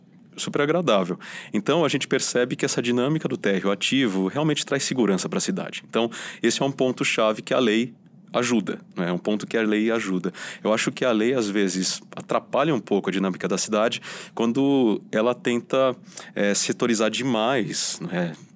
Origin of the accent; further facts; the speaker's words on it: São Paulo, Brazil; eu cresci na Zona Leste, né?